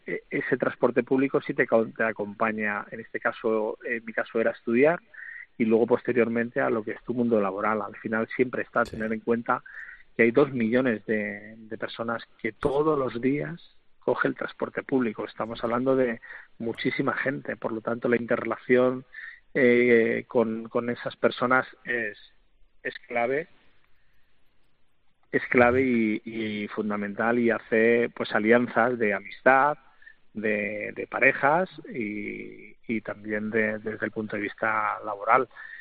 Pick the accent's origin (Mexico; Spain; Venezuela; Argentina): Spain; Arganda del Rey, Community of Madrid; Cuando yo soy de Arganda del Rey, para venir a estudiar a Madrid cogí en aquel entonces lo que nosotros llamamos el morcillo